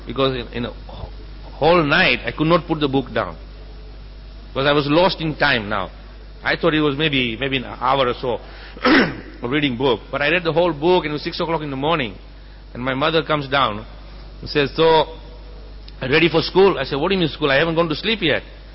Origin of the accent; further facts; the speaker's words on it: India; And finally I thought, with my Indian pride, I'm an Indian, he's a white guy.